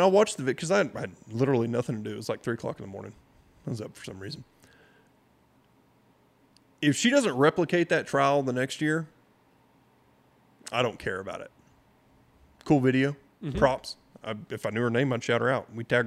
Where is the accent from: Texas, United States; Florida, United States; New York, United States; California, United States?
Texas, United States; I'm not from the Midwest. I'm sorry, I don't speak Yankee. I'm from Texas.